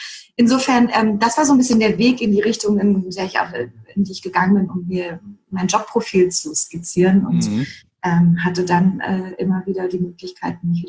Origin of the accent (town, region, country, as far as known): Berlin, Germany